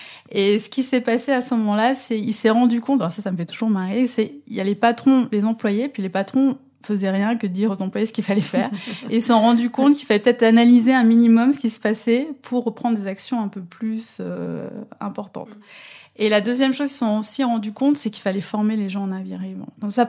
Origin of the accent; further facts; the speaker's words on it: France; Alors contrairement à ce que pourrait dire mon nom, je ne viens pas de Hollande, je viens de la France.